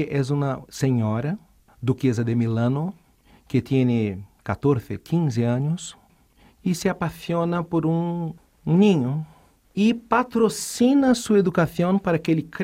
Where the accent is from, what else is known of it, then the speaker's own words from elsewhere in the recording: Rio de Janeiro, Brazil; accent: carioca; first language Portuguese; Spanish is a second language; Es un acento carioca, de Río de Janeiro.